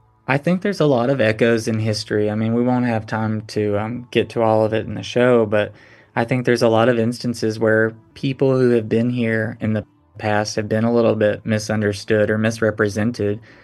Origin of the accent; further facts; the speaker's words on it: Tennessee, United States; We grew up in Tennessee, so it was lots of days of collecting rocks in the creek.